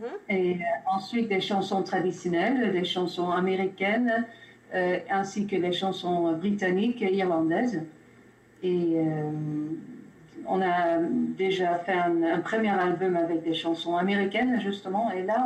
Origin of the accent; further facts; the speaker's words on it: Netherlands; French is a second language; J'habite en Bretagne depuis une bonne dizaine d'années maintenant. Vous entendez peut-être un accent, c'est parce que d'origine je viens des Pays-Bas.